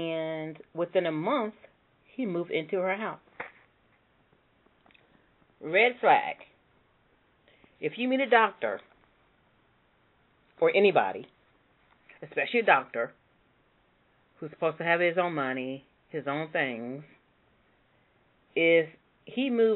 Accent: Huber Heights, Ohio, United States; And this was based in my hometown of Heber Heights, Ohio.

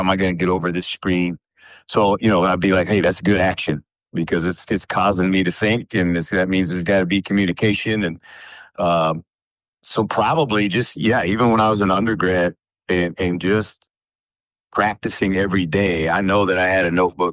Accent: Kansas, United States; I grew up in Kansas. I was a Danny and the Miracles, 1988 Jayhawks.

